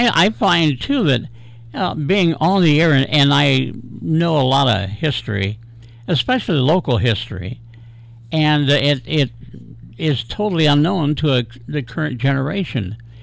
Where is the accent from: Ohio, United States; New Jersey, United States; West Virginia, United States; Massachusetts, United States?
Ohio, United States; Bucyrus; But I grew up in Bucyrus, and that was on Interstate 30.